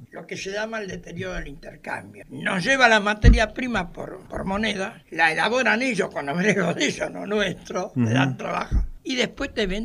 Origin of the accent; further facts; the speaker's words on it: Buenos Aires, Argentina; born there; pues yo nací en Boedo.